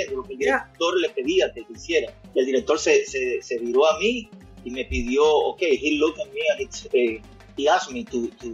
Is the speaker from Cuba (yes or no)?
yes; Cuba; born there; yo nací en Cuba, como tú bien dices, I was born in Cuba.